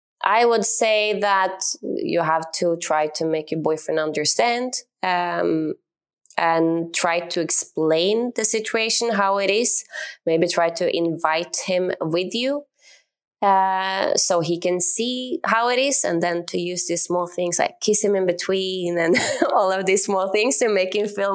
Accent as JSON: {"language": "English", "country": "Norway", "said": "Like, I'm from Norway"}